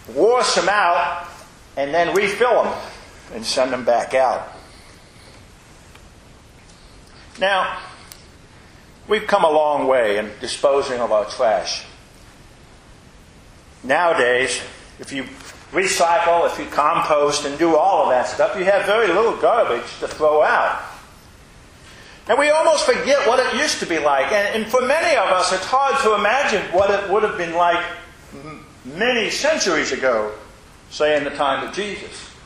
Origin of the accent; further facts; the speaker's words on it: Richmond, Indiana, United States; When I was growing up in Richmond, Indiana, one of the jobs I had, once I was old enough, was to take the garbage out.